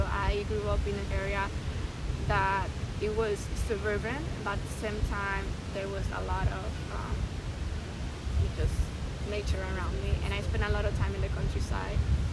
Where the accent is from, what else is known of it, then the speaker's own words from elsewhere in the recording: Dominican Republic; And that was violence that unfortunately I witnessed growing up in Dominican Republic.